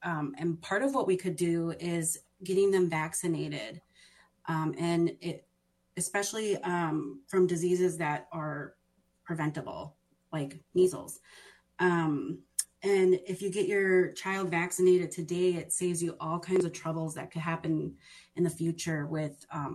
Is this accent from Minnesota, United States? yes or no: yes; Minneapolis, Minnesota, United States; I'm enrolled in White Earth Reservation here in Minnesota. Born and raised in South Minneapolis, still a South Minneapolis resident.